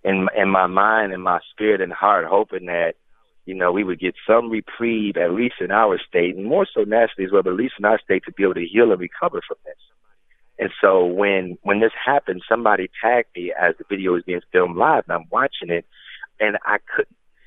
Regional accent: Saint Paul, Minnesota, United States; know that's from my community, my neighborhood. You know, their family is super close to my family. We're all from the Rondo community.

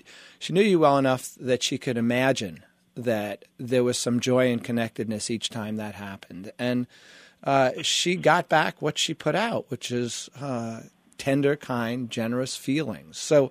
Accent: New York, United States; That was the way I grew up in New York.

